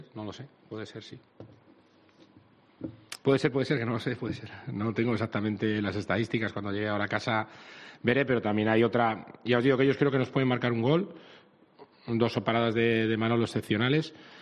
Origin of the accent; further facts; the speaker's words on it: Altea, Valencian Community, Spain; después de mi tierra, de donde vivo, de Altea